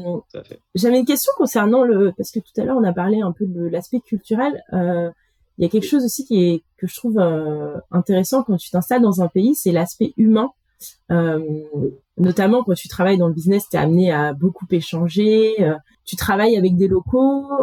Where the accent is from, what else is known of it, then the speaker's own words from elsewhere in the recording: Madagascar; now in Spain; maintenant j'habite en Espagne, Madagascar ils connaissent pas, ils me disent tout le temps que je viens de l'Inde.